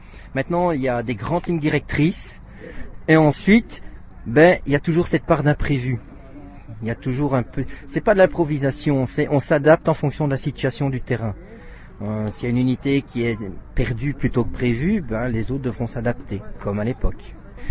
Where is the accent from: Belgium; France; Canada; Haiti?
Belgium; Je suis originaire de Belgique